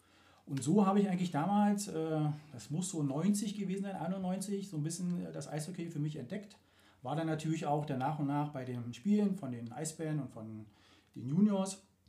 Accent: Berlin, Germany; Wir kommen ja eigentlich aus der Hauptstadt, aus Berlin.

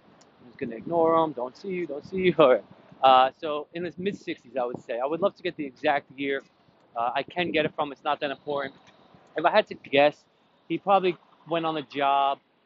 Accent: New Jersey, United States; Not small town, the city I grew up in North Jersey.

